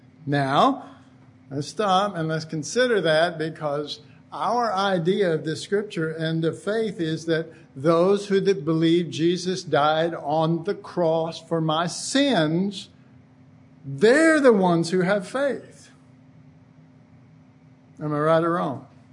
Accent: Texas, United States; I'm from Texas. We do that.

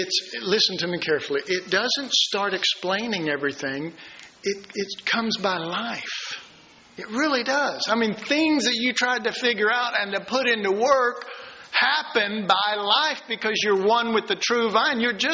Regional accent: Dallas, Texas, United States; I was raised in Oak Cliff in Dallas.

